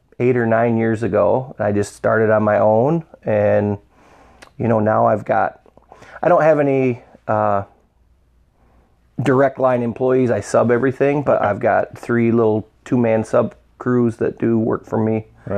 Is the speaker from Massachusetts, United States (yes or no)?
no; Hopkins, Michigan, United States; I'm from Hopkins, Door, Wayland area.